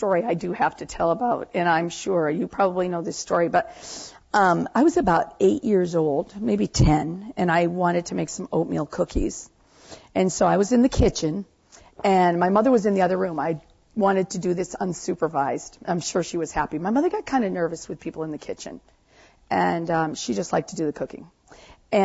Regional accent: New England, United States; growing up in New England, it was spring, summer, autumn, winter.

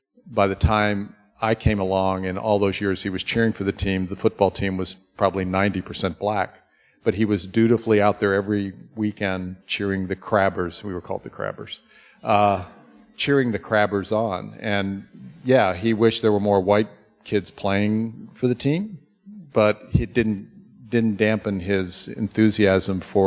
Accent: Hampton, United States; And so I kind of lived this very weird life growing up in Hampton that brought me in touch with some really racist communities

